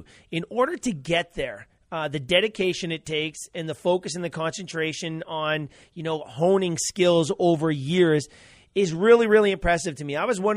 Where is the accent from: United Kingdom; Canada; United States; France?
Canada; Edmonton, Alberta; there was a World Cup ITU championship in my hometown of Edmonton